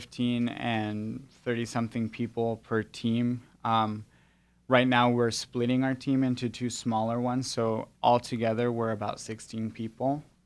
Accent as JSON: {"language": "English", "country": "Guatemala", "tie": "born or raised there", "also_born_or_lived": "El Salvador", "said": "I was raised in Guatemala. I guess cross-cultural is just part of my DNA. I was born in El Salvador. My father is from El Salvador, and then my mom is from the United States."}